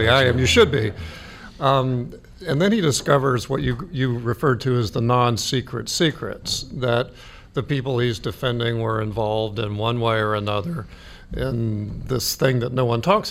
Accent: Greensboro, North Carolina, United States; I mean, I grew up in Greensboro here during the Civil Rights period

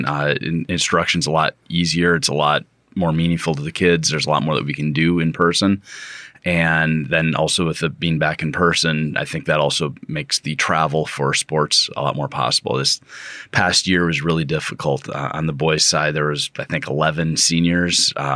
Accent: Wisconsin, United States; moved away as an adult; now in Bethel, United States; I'm originally from Wisconsin. I've been out here in the YK Delta for 18 years now

